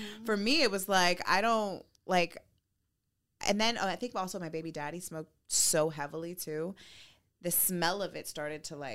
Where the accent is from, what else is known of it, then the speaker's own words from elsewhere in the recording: California, United States; growing up in the Valley, like in the 818.